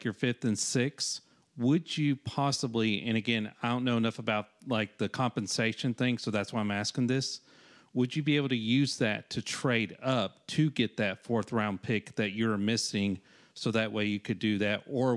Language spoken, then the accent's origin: English; Sherman, Texas, United States; I'm from Sherman, Texas.